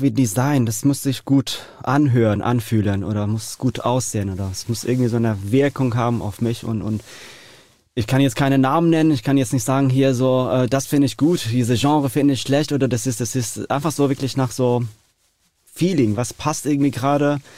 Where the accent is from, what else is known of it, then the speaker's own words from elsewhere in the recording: Isfahan, Iran; German is a second language; now in Germany; Ich komme aus dem Iran, Isfahan, ziemlich in der Mitte. Das ist eine sehr, sehr historische Stadt.